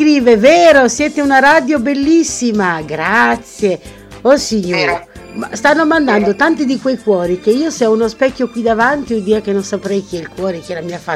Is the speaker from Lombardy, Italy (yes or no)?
yes; Crema, Lombardy, Italy; born there; Modestamente sono nata a Crema